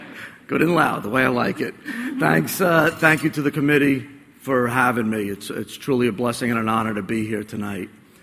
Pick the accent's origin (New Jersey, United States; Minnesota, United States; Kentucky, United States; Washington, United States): New Jersey, United States; I grew up in Bergen County in New Jersey, and I'd stand up on the street corners in my denim jacket